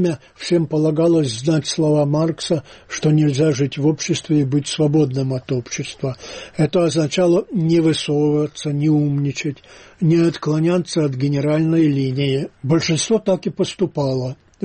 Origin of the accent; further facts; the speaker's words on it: Russia; Я вот россиянин только потому, что одного деда сослали, а другого туда же распределили.